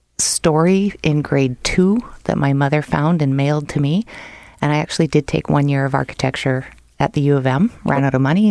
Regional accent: Victoria, British Columbia, Canada; moved away as an adult; now in Winnipeg, Canada; I'm originally from Victoria, BC. I moved here on my 19th birthday, fell absolutely head over heels in love with Winnipeg

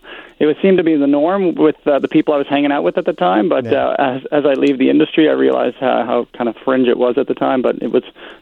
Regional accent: St. John's, Newfoundland and Labrador, Canada; I grew up in St. John's, Newfoundland

